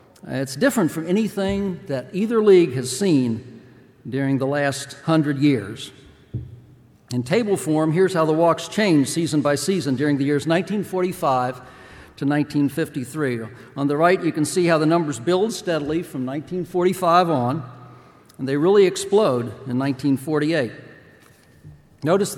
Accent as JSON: {"language": "English", "town": "Washington", "region": "District of Columbia", "country": "United States", "tie": "born or raised there", "said": "Growing up in Washington, D.C., going to games at Griffith Stadium, it seemed like every game started with Eddie Yost on first base after a walk."}